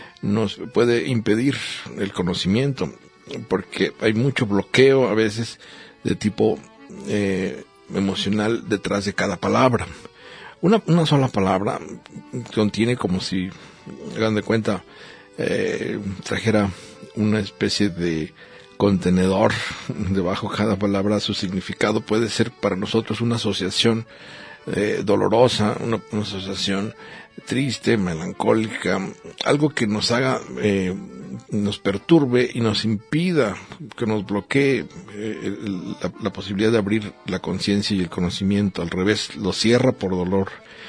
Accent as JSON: {"language": "Spanish", "country": "Mexico", "said": "Somos los mexicanos sexenales."}